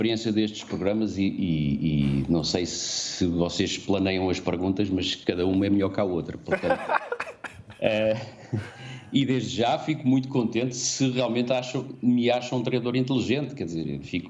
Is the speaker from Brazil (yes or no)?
no; Mozambique; born there; neste caso Moçambique foi o país onde eu nasci, portanto para mim tem um significado especial